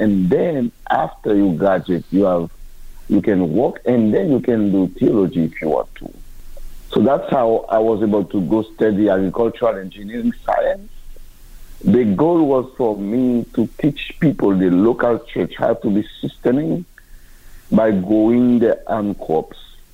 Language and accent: English; Haiti; English is a second language; When I was a kid, I remember growing up in Haiti, I had malaria, typhoid, all sort of, you know, disease regarding to unsafe water.